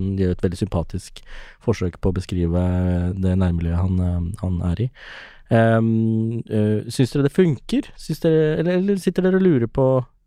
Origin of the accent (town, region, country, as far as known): Ås, Akershus, Norway; born or raised there; also born or lived in Sri Lanka / Japan